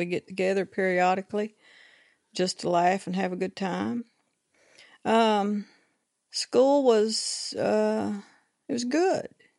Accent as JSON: {"language": "English", "town": "Blackie", "region": "Alberta", "country": "Canada", "tie": "born or raised there", "said": "Growing up in Blackie, to me, was wonderful."}